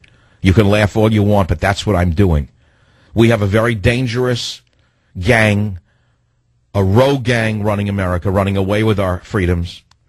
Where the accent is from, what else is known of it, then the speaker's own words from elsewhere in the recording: United States; I am simply an American, the son of an immigrant, who followed all the rules my whole life